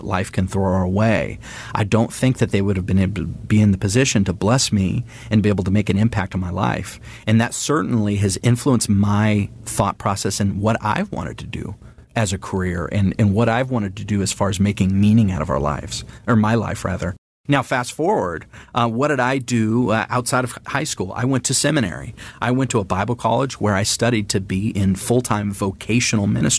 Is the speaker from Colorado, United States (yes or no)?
no; California, United States; I was raised in Northern California in the household of a librarian and a tire retreader, an Army veteran, my grandfather.